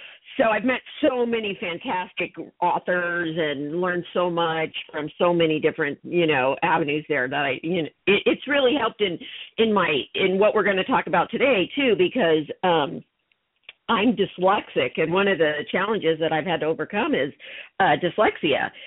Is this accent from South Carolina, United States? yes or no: no; Huntington Beach, California, United States; So, you know, growing up in this area, I grew up in Huntington Beach and moved to Newport later on